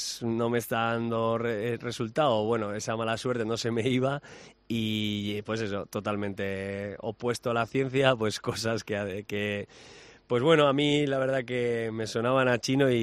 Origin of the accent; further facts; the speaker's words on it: Basque Country, Spain; pues como bien vasco que soy, empezaba a repartir leña